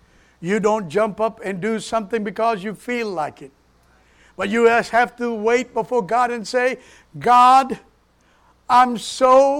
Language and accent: English; Memphis, Tennessee, United States; I'm from Memphis, Tennessee.